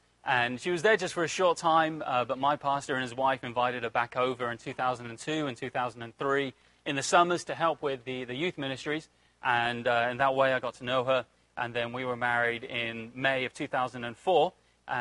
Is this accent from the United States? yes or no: no; Reading, South East England, United Kingdom; I'm from England. I was born in Reading.